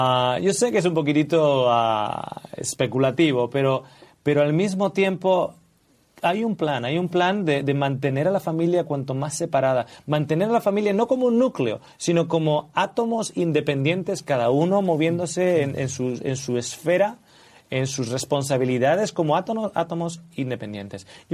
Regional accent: Australia; now in Spain; yo vengo de Australia y aquí en España se vive igual de rápido que se vive en Australia

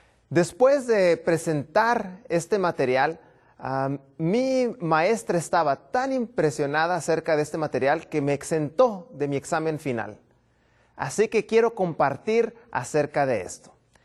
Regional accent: Baja California, Mexico; Vengo desde Baja California

